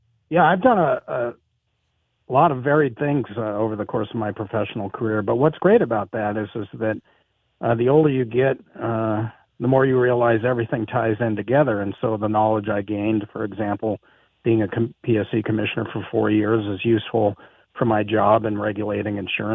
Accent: Montana, United States; As you stated, I grew up in Montana. I love this state. It's been very good to us, fourth generation Montanan.

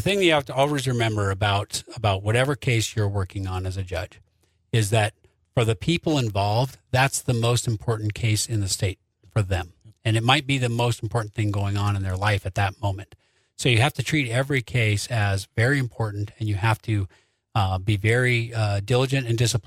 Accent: Sunburst, Montana, United States; also born or lived in Milk River, Canada; I'm a Montana native. I'm multiple generations on both sides. But my parents lived in Sunburst, and I was born in Milk River.

